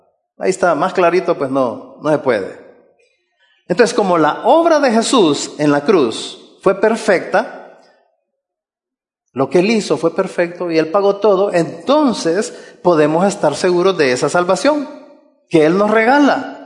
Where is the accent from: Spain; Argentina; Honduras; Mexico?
Honduras; ya no solo soy hondureño